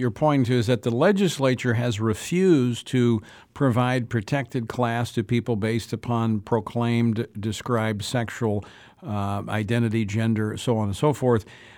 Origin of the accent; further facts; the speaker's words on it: Louisiana, United States; the Attorney General for the state of Louisiana, my home state, Jeff Landry.